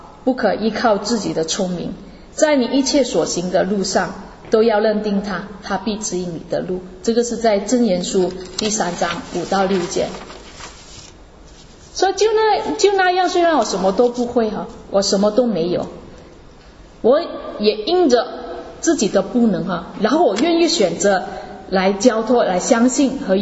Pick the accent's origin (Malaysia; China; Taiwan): Malaysia; 800美金那时候对我们马来西亚人来说是非常多的